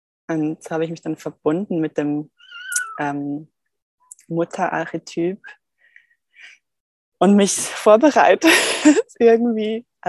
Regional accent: Switzerland; now in Portugal; in Portugal eben, weil ich komme ja aus der Schweiz

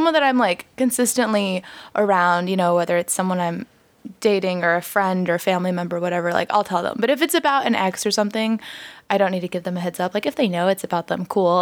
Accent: Sacramento, California, United States; now in Los Angeles, United States; So I grew up outside of Sacramento, and then I went to school in Miami, which is like a very random, like, zigzag.

